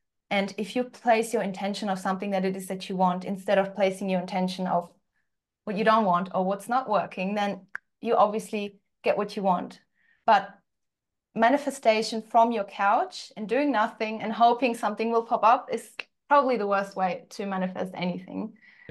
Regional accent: Uzbekistan; I grew up in Uzbekistan, which was we didn't have any money at all, but I've always known I want more.

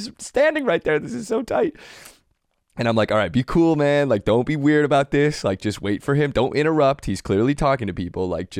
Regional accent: Seattle, Washington, United States; And I told him I'm from Seattle.

